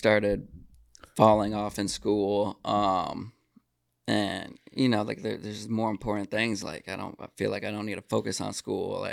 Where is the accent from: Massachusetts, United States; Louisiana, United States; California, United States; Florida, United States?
Florida, United States; Okay, so I am from Citrus County, Florida, where the manatees are, the springs.